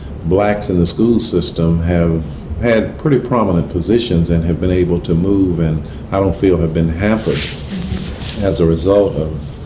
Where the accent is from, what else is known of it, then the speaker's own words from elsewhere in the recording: Greensboro, North Carolina, United States; I grew up in Greensboro and wanted to be a teacher from an early age because of the influence of my former teachers